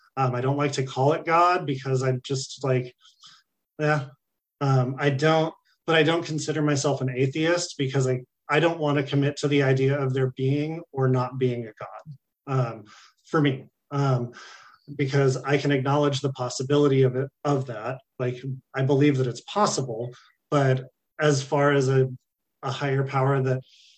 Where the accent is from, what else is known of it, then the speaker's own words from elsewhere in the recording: California, United States; I'm from California. I've never seen that shit.